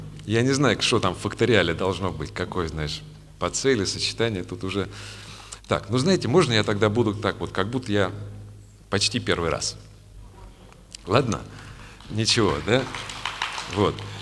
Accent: Moscow, Russia; Я вырос на Таганке, я таганского разлива человек

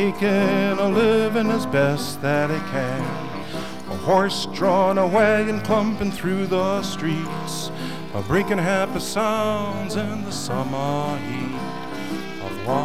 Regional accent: Chicago, Illinois, United States; And so I grew up in Chicago my first 7 years or so, and I have real strong memories about it as a little boy, and things were really very quite different then. It was an Italian and Jewish neighborhood, the Douglas Park area.

